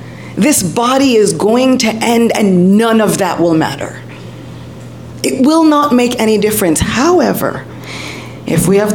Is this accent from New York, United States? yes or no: yes; New York City, New York, United States; I'm a New Yorker. Just going to preface this with I'm a New Yorker